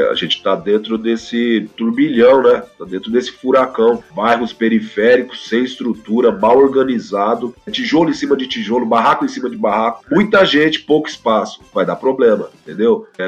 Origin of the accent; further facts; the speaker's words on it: São Paulo, Brazil; eu venho da Vila Joaniza, um bairro de São Paulo, infelizmente, muito violento, até hoje.